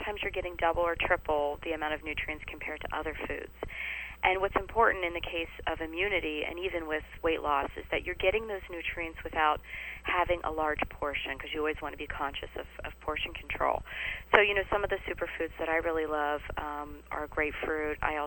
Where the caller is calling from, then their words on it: New York, United States; I'm here in New York, and it's quite chilly.